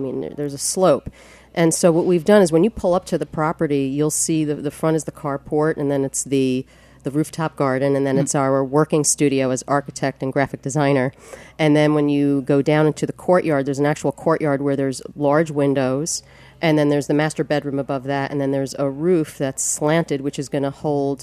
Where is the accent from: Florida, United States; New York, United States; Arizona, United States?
New York, United States; Hawthorne; I grew up in Hawthorne, New York, which is, you know, about 30 minutes outside of New York City.